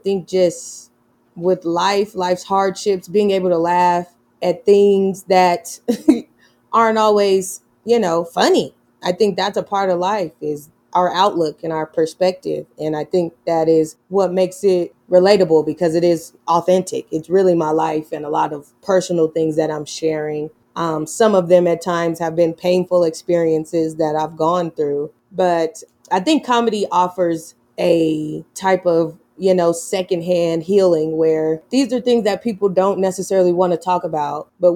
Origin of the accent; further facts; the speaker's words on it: Denver, Colorado, United States; I grew up here and born and raised in Denver and in the suburbs.